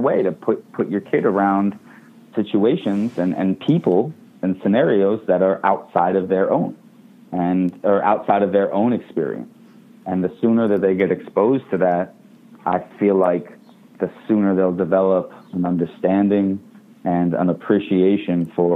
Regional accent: Maryland, United States; I grew up in the suburbs. I grew up in Maryland, outside of D.C., in, you know, a nice, what seems like a nice affluent neighborhood, but it certainly wasn't an all-white neighborhood, right?

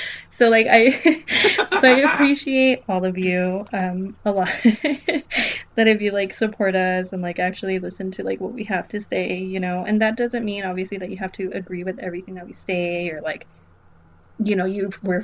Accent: El Paso, Texas, United States; Even though I'm from fucking, like, the border and I'm from El Paso and whatever, I am a fucking Valley girl.

